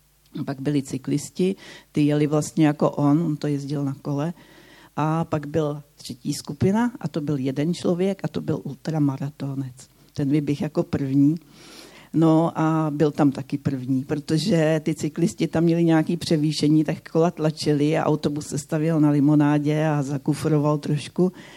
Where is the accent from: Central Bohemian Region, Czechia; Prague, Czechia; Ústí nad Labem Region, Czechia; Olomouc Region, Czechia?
Central Bohemian Region, Czechia; Buštěhrad; born there; Já jsem byla teďka v Buštěhradě ve svém rodném městě